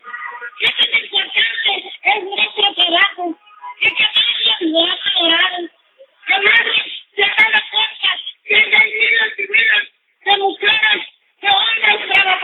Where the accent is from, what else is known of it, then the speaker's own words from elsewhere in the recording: Oaxaca, Mexico; originaria del estado de Oaxaca. Creo que ya lo vieron por la estatura, ¿verdad? Ya se dieron cuenta. Soy oaxaqueña, con mucho orgullo lo digo